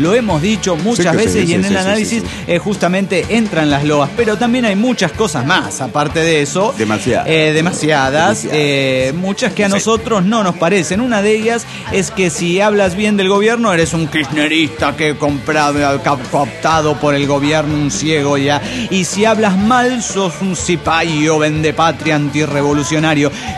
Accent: Mexico City, Mexico; now in Santiago, Chile; soy chilango, pero igualmente, a pesar de haber nacido, criadome en la capital del DF mexicano, estoy en Chile y ya se me ha pegado la tonada, po.

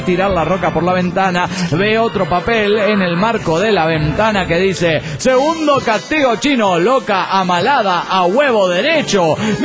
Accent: Monterrey, Nuevo León, Mexico; de Monterrey, Nuevo León, México.

